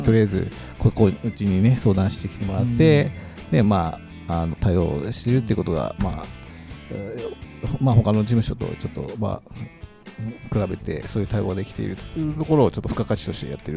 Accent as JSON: {"language": "Japanese", "town": "Ichikawa", "region": "Chiba", "country": "Japan", "tie": "born or raised there", "said": "もう八幡で育って、うん、で八幡小で市川三中で、まあ、市川東高校で、でも高校までずっと"}